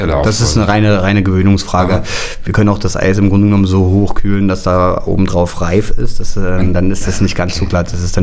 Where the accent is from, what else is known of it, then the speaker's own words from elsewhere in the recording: Zwickau, Saxony, Germany; Ich bin aus Zwickau.